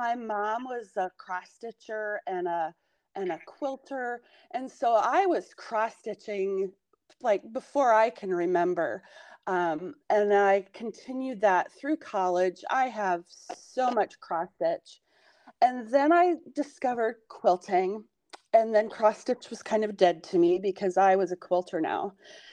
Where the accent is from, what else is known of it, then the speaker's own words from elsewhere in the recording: Connecticut, United States; also born or lived in Ames, Iowa; I was born in Ames, but then my dad was in the Navy. So when I grew up, I lived a bunch of places, but mostly I grew up in Eastern Connecticut, actually.